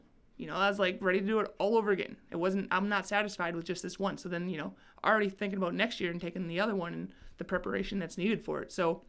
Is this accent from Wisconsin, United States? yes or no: yes; Custer, Wisconsin, United States; I grew up in Custer, Wisconsin, two bars and a post office. Went to Stevens Point High School.